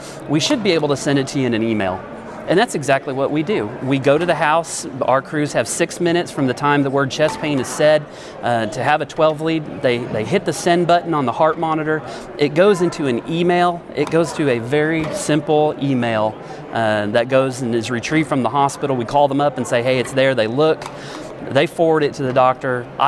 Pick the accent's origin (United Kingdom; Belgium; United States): United States; Wyoming; now in Oklahoma, United States; When I first came to Eastern Oklahoma 4 years ago, I came from Wyoming.